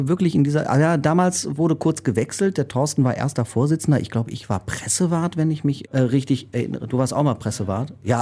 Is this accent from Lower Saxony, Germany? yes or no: no; Richrath, North Rhine-Westphalia, Germany; also born or lived in Solingen; Genau, also ich bin in Richrath aufgewachsen, obwohl ich gebürtiger Solinger bin und ja jetzt hier auch schon wieder lange lebe.